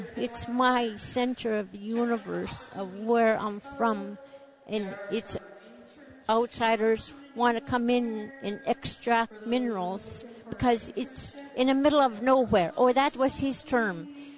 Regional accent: Igiagig, Alaska, United States; I'm from Igiagig.

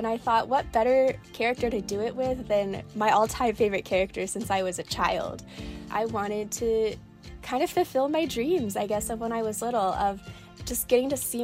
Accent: Oklahoma, United States; I am 23 years old, and I am from the Choctaw Nation of Oklahoma.

